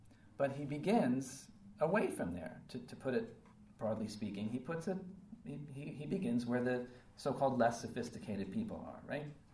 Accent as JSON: {"language": "English", "region": "New Jersey", "country": "United States", "said": "And since we're from New Jersey, I mean, you can kind of get this idea"}